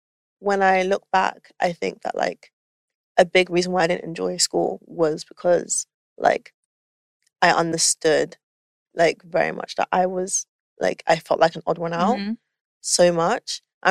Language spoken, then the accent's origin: English; East of England, United Kingdom; accent: Essex; I feel like there's a bit of Essex in it. There's also a bit of London in it. And like, London people can tell I'm from Essex. Essex people don't hear the Essex anymore.